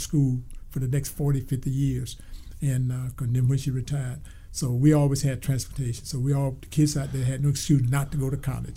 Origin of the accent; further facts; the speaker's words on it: Thomasville, Georgia, United States; I was born there, and I'm the 10th child of 14 brothers and sisters.